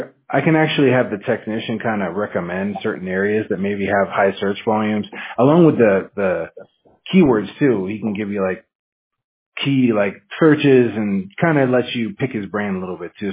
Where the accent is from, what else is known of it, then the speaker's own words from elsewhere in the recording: Washington, United States; Yeah, I mean, I'm from Washington State, man. It was so cold. Like, it was just raining, like, 70% of the time.